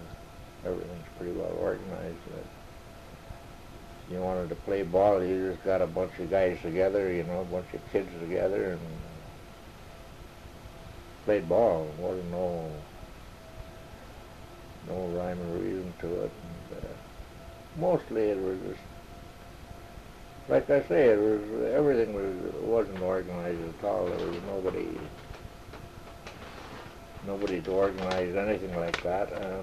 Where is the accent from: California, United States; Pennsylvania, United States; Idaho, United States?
Pennsylvania, United States; Hazleton; I was born in Hazleton. I was born and raised right here, you know, in the general vicinity. I lived in Hazleton all my life, practically, except for the few years that I was away, either in the Army or working.